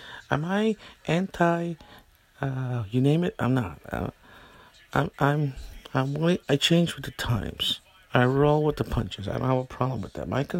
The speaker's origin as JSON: {"language": "English", "town": "New York City", "region": "New York", "country": "United States", "tie": "born or raised there", "said": "Yes, I grew up in the Bronx. Yes, I did."}